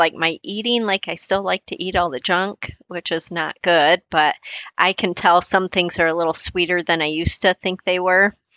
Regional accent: California, United States; Like, we had a McDonald's up the road from us. I grew up in California. And so we had a McDonald's like right up the street.

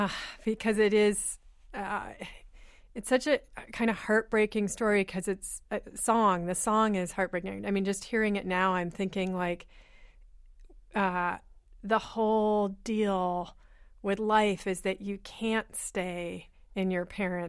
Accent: Berkeley, California, United States; I come from a place from Berkeley and my particular parents

